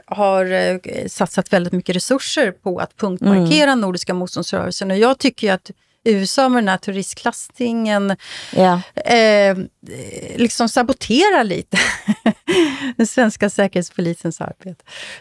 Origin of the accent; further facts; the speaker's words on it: Sweden; alltså som svensk så ryser jag i hela kroppen för alltså slick, det är någonting som har ju med sex att göra